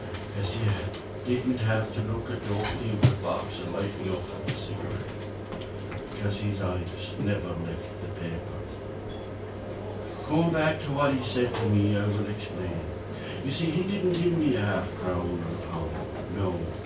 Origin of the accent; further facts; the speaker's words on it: Munster, Ireland; I was born in East Limerick, out country in East Limerick, and I grew up near my uncle Jack, who was a farmer.